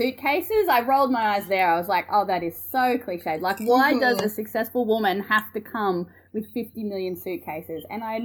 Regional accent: Australia; I'm not from Minnesota. I'm from Australia, if you can't tell from my voice, but I think it's also a small town thing because growing up, I lived in a really rural town. I actually lived on a dairy farm half an hour outside the town

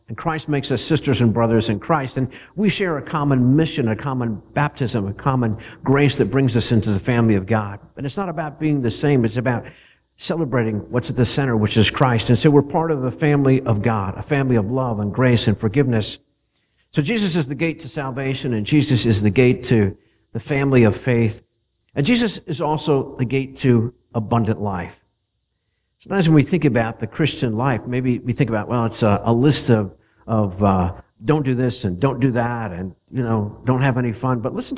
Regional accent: Pennsylvania, United States; I grew up in Pennsylvania. Pennsylvania is a great state for trains

